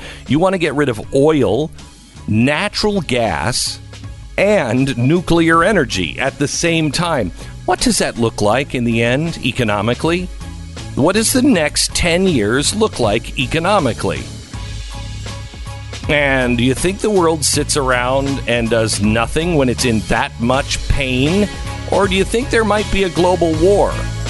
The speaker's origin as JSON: {"language": "English", "town": "Seattle", "region": "Washington", "country": "United States", "said": "and how, you know, I'm from Seattle, so back off."}